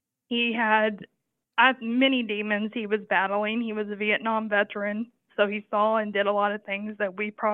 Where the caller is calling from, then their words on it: Houston, Texas, United States; I'm calling from Houston, Texas.